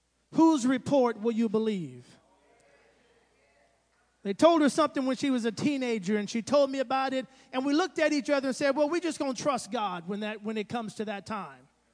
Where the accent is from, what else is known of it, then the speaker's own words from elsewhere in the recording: San Antonio, Texas, United States; moved away as an adult; now in Nashville, United States; That's my home now, Nashville, but I'm originally from Texas. I'm a Texan. Yeah, San Antonio, Texas. I was born and raised there. Moved to Nashville back in 05.